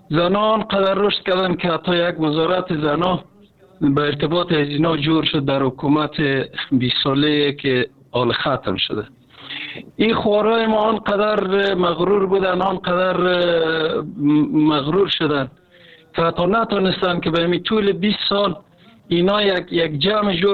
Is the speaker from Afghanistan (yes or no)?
yes; Afghanistan; شخصی از افغانستان استم.